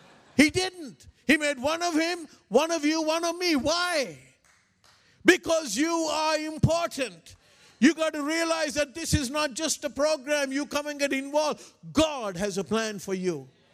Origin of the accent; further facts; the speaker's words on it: Sri Lanka; English is a second language; You see, I'm not a missionary. I'm a national from Sri Lanka.